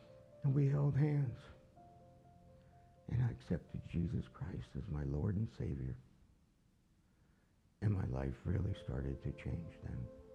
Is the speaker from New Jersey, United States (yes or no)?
yes; New Jersey, United States; I grew up in New Jersey, and I came to Baylor University to go to graduate school, where I met Beverly.